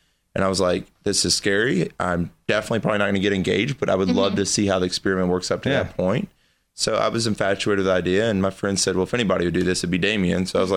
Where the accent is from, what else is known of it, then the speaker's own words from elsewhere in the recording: Heidelberg, Baden-Württemberg, Germany; also born or lived in Fort Polk, United States; So I grew up and raised in Heidelberg, which I just went back there last year